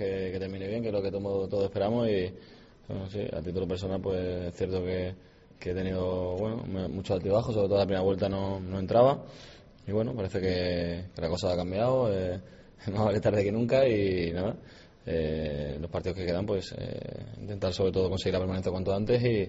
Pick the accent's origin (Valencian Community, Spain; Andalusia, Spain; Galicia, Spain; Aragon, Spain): Andalusia, Spain; Málaga; soy de Málaga